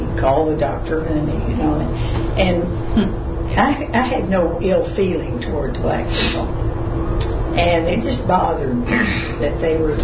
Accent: Dallas, Texas, United States; And I grew up in Dallas. My daddy had a grocery store.

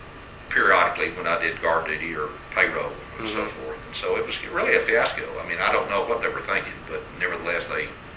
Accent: Big Spring, Texas, United States; no, I was raised in Big Spring, Texas, and my father thought I was hanging around with a bad bunch of people, so off to school I went.

